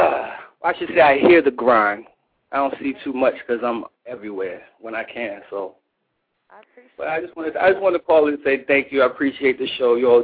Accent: California, United States; I grew up in California. When I came over to the East Coast

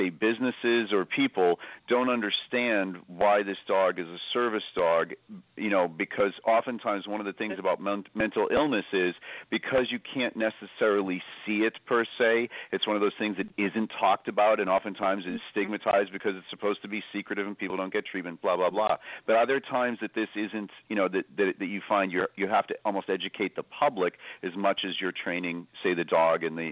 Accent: Ireland; I'm sorry to interrupt, but I'm Irish, so I do that all the time.

